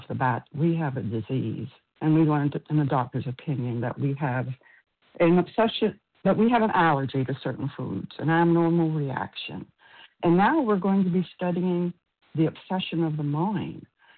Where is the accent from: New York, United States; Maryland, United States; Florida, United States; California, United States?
Florida, United States; I hail from Florida.